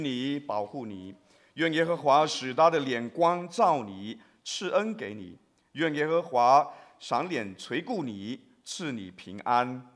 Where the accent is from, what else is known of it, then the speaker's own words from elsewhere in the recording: China; 我们知道我们中国人哈，民以食为先嘛